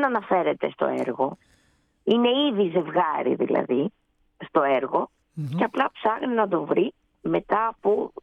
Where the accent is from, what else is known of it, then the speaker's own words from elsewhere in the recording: Dimitsana, Peloponnese, Greece; also born or lived in Marathon; now in Brussels, Belgium; Λοιπόν, εγώ είμαι από Πελοπόννησο, από Δημητσάνα και από Μαραθώνα.